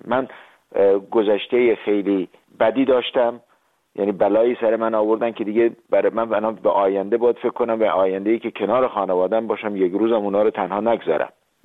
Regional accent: Iran; now in Austria; من به عنوان یک ایرانی اتریشی

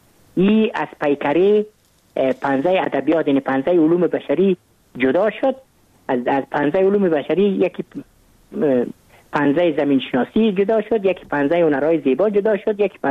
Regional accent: Kabul, Afghanistan; من متولد کابل هستم، در نهای اول کابل تولد شدیم.

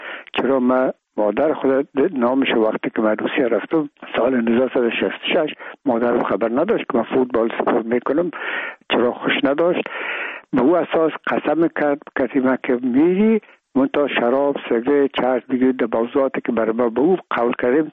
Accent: Afghanistan

